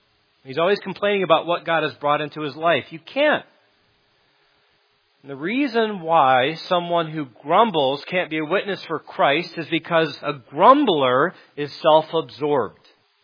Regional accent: United States; And I might even say that it would seem that being Americans, we have the right to speak freely.

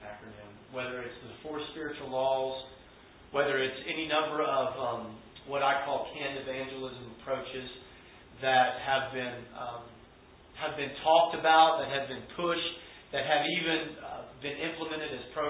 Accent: Louisiana, United States; because I didn't know many people that went to church unless they went to Mass growing up in Louisiana.

